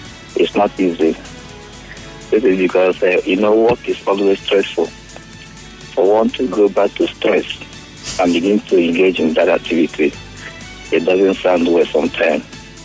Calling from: Melbourne, Victoria, Australia; I'm calling from Melbourne.

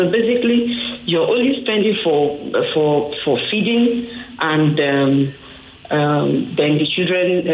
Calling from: Ikeja, Lagos, Nigeria; calling from Ikeja.

